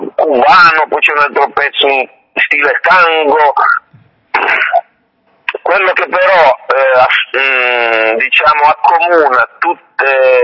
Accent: Piedmont, Italy; also born or lived in Turin; Sono nato a Torino, poi dopo 5 anni con la mia famiglia ci siamo trasferiti in un paese di montagna ai confini con la Liguria. Poi verso i 20 anni ho deciso di venire qui, che sono le zone di origine dei miei nonni paterni.

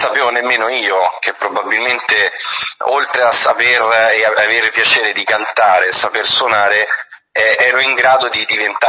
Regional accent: Rome, Lazio, Italy; So romano di Roma

